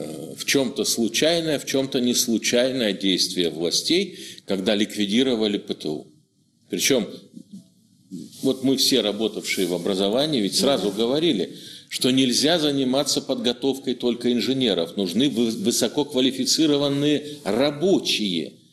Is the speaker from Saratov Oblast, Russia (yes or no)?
no; Omsk Oblast, Russia; и для меня вот север Омской области – это моя малая родина.